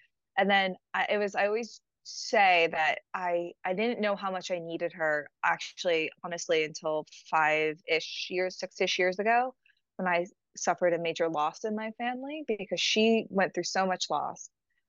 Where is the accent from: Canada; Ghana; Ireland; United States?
United States; because obviously the voice gives it away, I'm not English. We still study the reign of King Henry VIII in the Tudor period in America